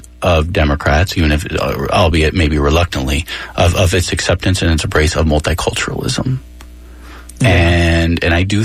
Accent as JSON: {"language": "English", "region": "California", "country": "United States", "tie": "born or raised there", "said": "I'm not from the Midwest, I've always lived on one of the coasts, but I grew up in a small town in California"}